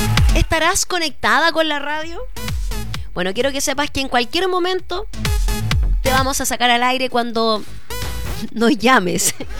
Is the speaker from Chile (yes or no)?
yes; Chile; Que somos creativos los chilenos.